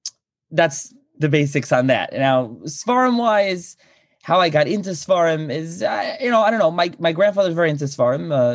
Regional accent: Lakewood, New Jersey, United States; So I'm from Lakewood originally, and regular Lakewood education.

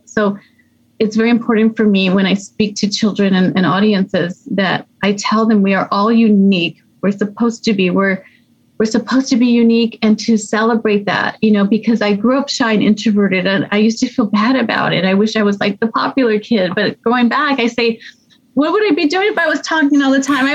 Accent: El Paso, Texas, United States; I grew up in El Paso, Texas, which is a border town right next to Mexico. So right across the border, and really you could see it, you know, from where we lived, was, you know, a third world country.

